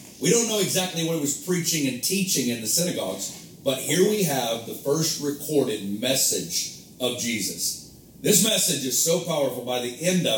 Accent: United States; and again, I love being an American. It's my favorite thing. I love this country. I'm proud to be an American.

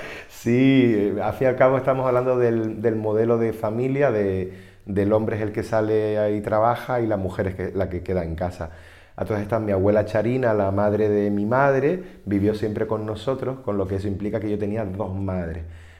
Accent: Las Palmas, Canary Islands, Spain; Una es el piso del barrio de Arenales, un piso de 4 habitaciones en el centro de la ciudad de Las Palmas, y la otra era la casa de la playa, que es la casa del barrio marinero de San Cristóbal

